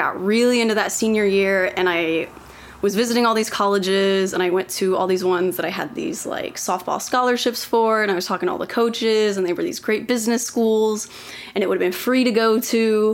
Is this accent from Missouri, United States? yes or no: no; Oklahoma City, Oklahoma, United States; I am from Oklahoma City, Oklahoma. The wonderful Midwestern, the most Midwestern city in the world, where absolutely nothing happens.